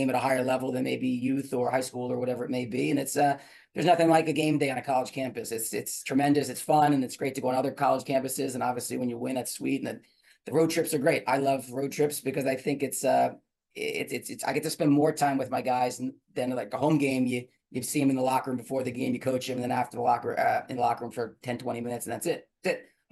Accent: Clinton, New Jersey, United States; Like, I'm from a little small town called Clinton, New Jersey. It's in the sticks of Jersey, which people don't believe exists.

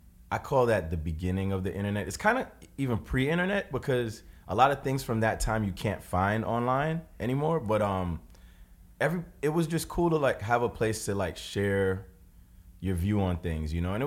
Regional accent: Brooklyn, New York, United States; I'm from East Flatbush. I'm from the Caribbean epicenter of Brooklyn, 46th and Church.

